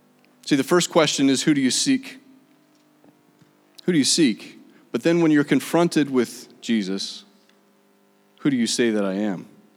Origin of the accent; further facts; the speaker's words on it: United States; But I'm proud to be an American. I am. When I came home from India, I was grateful to be back.